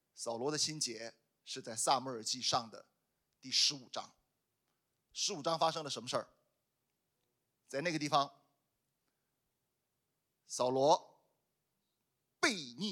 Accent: China; 我们中国人特别容易理解，因为我们中国的诗词也是这样的

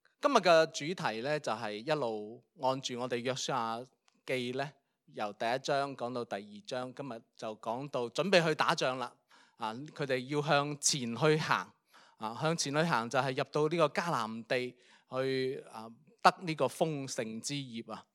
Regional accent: Guangdong, China; 因为我哋广东人咧，唔过正月十五咧，我哋拜年都系有心唔怕迟嘅

